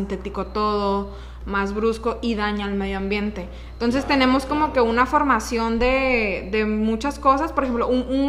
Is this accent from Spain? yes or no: no; Culiacán, Sinaloa, Mexico; soy de Culiacán, Sinaloa, orgullosamente. Sí, amo mi estado, la verdad, y amo mi país.